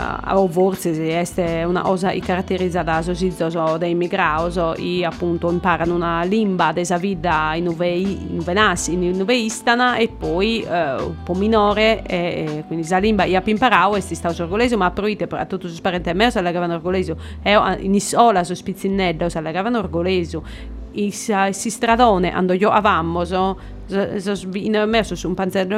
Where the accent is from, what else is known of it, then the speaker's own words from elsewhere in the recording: Orgosolo, Sardinia, Italy; first language fr; Italian is a second language; also born or lived in France; io non sono nati in Italia, sono nati in Francia, però so izzade, immigrato, so orgoleso, si stavano in Francia, quindi la prima lingua mia, io sono arrivato a Orgosolo e io ho 7 anni, quindi la prima lingua mia, uso francese.